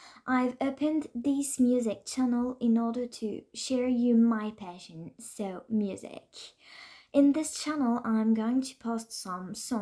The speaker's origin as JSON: {"language": "English", "country": "France", "second_language": "English", "lives_now": "Las Vegas, United States", "said": "I come from France, so maybe that explains my accent. But I live in Las Vegas."}